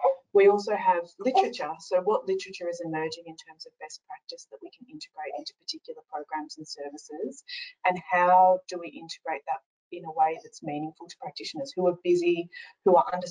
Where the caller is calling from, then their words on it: Victoria, Australia; I'm calling in from Jajah Warung country